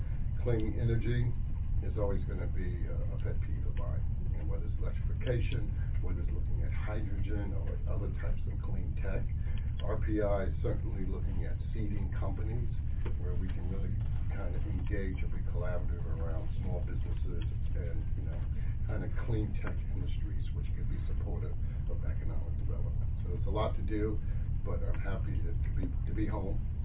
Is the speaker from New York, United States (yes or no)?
yes; New York, United States; I'm a New Yorker. I went to school in Rochester at RIT and did my grad work at RPI, even did legislative work in Albany and working at the DOB as well. Currently, I live in Forest Hills